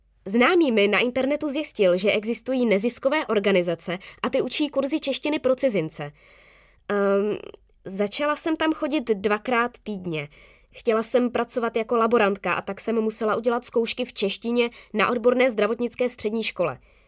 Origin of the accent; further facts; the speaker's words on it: Tashkent, Uzbekistan; Czech is a second language; now in Czech Republic; Jsem z Uzbekistánu, z Taškentu. Narodila jsem se 20. května 1987.